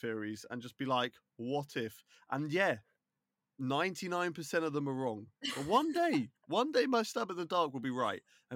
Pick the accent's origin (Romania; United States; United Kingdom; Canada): United Kingdom; I'm a patriotic Brit, and I will support people from my home country all the time.